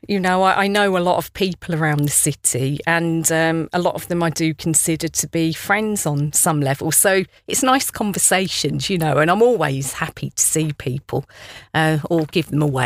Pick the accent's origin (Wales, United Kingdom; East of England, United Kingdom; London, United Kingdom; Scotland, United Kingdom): East of England, United Kingdom; Luton; moved away as an adult; I grew up in Luton in Bedfordshire, and then I left there when I went to university. I went to Manchester to do a physics degree